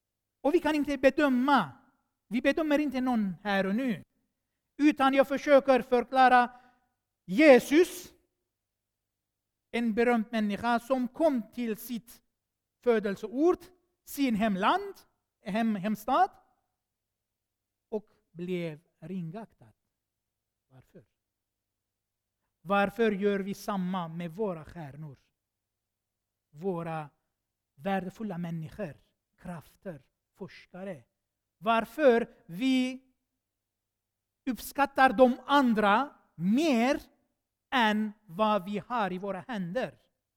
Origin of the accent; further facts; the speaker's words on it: Syria; Swedish is a second language; now in Sweden; Jag är född i Syrien, uppväxt i Syrien. Men ni vet också att jag är armenier.